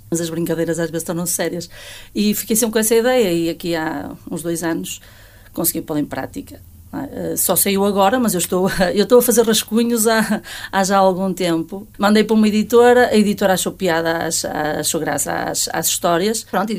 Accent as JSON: {"language": "Portuguese", "town": "Carvalhal", "country": "Portugal", "said": "és de Carvalhal, de onde és? Eu sou de Carvalhal."}